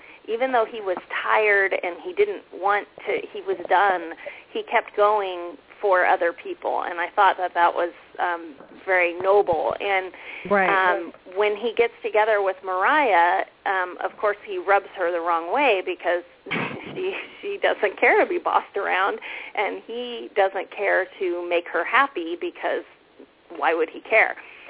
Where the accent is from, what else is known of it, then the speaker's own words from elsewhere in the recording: San Diego, California, United States; So I started researching in my hometown, what's the oldest building? It's the San Diego Mission.